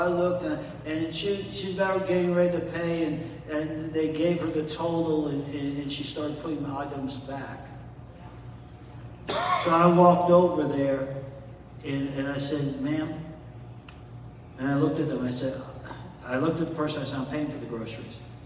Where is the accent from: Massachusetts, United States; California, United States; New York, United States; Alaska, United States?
New York, United States; New York City; My excuse on everything is I grew up in New York. I'm not rude, I'm a New Yorker. I'm not impatient, I just grew up in New York.